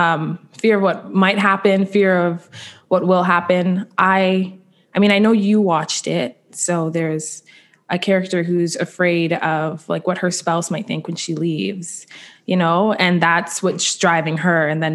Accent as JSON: {"language": "English", "town": "Toronto", "region": "Ontario", "country": "Canada", "said": "was raised in a very Jamaican home. So there was weed everywhere. And I'm also from Jane and Finch."}